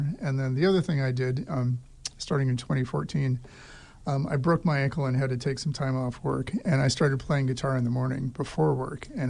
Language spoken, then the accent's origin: English; San Diego, California, United States; I grew up in San Diego, California, I was, raised by people who went to church a lot